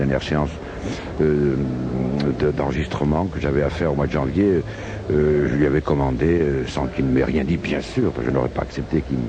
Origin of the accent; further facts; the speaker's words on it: Monaco; Moi, je suis monégasque, on ne me demande jamais de venir chanter ici. Je ne chante jamais dans mon pays.